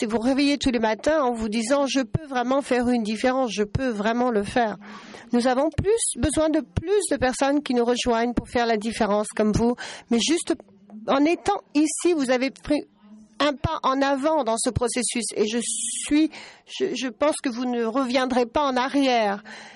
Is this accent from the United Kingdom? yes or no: yes; England, United Kingdom; French is a second language; Moi, comme vous voyez, comme vous l'entendez, je viens d'Angleterre, du Royaume-Uni.